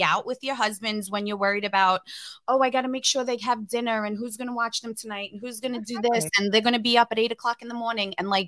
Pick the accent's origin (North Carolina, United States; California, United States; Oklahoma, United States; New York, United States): New York, United States; now in Missouri, United States; so I'm from New York and I live in Missouri now.